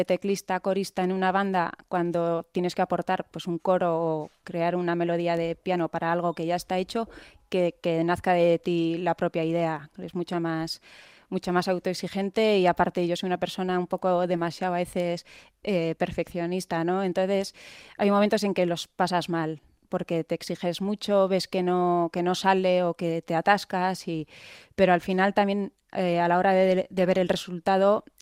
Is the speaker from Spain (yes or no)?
yes; Vitoria-Gasteiz, Basque Country, Spain; y eso que somos de Gasteiz, que parece que suelen ser grupos más de la zona, ¿no?